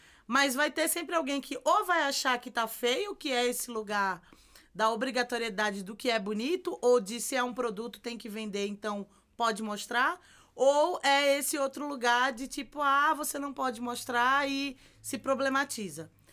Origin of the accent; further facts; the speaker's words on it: Recife, Pernambuco, Brazil; na verdade, eu sou de Recife, Olinda, pra quem não sabe, que é a terra do carnaval.